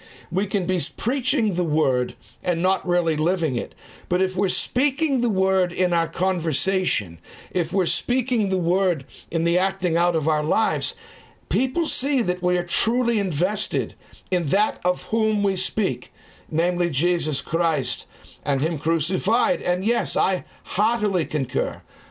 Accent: Wales, United Kingdom; I'm a Welshman. I was raised amidst a Celtic conversation.

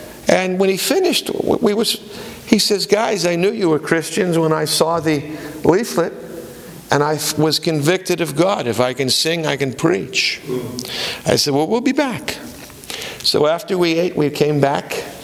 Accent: Boston, Massachusetts, United States; I come from Boston. We're downtown types.

